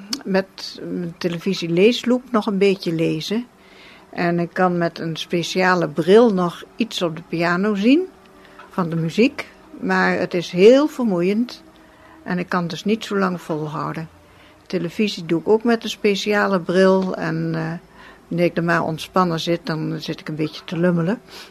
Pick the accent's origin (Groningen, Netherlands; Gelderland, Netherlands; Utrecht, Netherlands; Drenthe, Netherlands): Drenthe, Netherlands; Assen; born there; Ik ben geboren in Assen, in Drenthe. Nummer 6 van een gezin met 9 kinderen uiteindelijk.